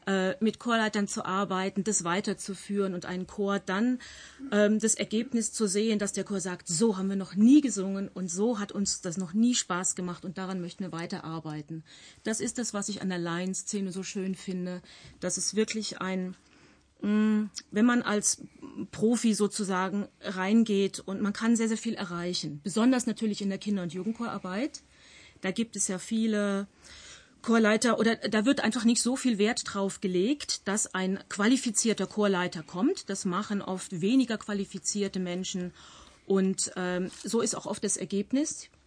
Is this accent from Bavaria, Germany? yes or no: yes; Alzenau, Bavaria, Germany; in der Stadt, wo ich herkomme, in Alzenau.